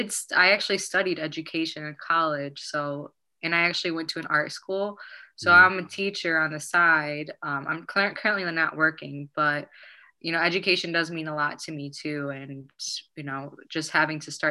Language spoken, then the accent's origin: English; Chicago, Illinois, United States; also born or lived in Amman, Jordan / Tennessee / St. Louis, Missouri / Cleveland, Ohio; Yeah, so I was born in Chicago and I moved around a lot. Like I lived in Chicago, I lived in Jordan, Amman. I'm in Jordan. I actually lived in Tennessee for a little bit, St. Louis, Missouri, Cleveland, Ohio. Yeah, and then back to Chicago.